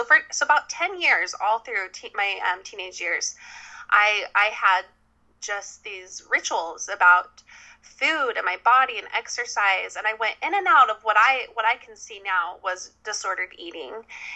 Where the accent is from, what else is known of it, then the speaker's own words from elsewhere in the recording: Utah, United States; Yeah, I was raised in Utah. I have six siblings. I'm the fifth.